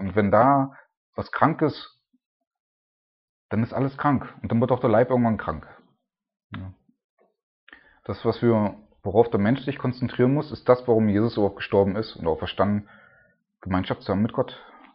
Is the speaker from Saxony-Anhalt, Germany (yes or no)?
yes; Saxony-Anhalt, Germany; Ich mein, noch nicht mal ich bin Deutscher, in Sachsen-Anhalt aufgewachsen, also ein Ossi.